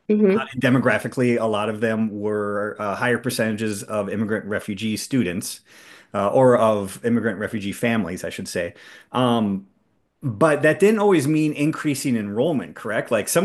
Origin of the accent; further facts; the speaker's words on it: Hancock, Minnesota, United States; I grew up in Stevens County. I grew up in Hancock